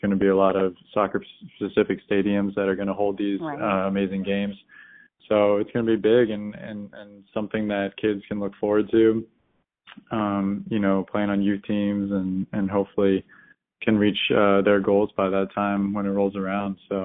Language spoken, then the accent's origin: English; United Kingdom; born there; with my grandparents being Scottish and then, you know, being born in the UK, kind of opens up possibilities for, you know, other nations.